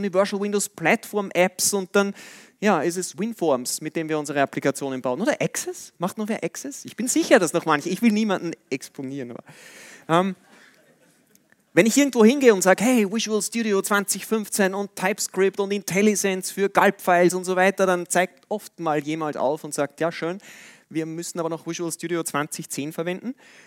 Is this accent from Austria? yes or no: yes; Linz, Upper Austria, Austria; Wir machen einen in meiner Heimatstadt in Linz alle 2 Wochen.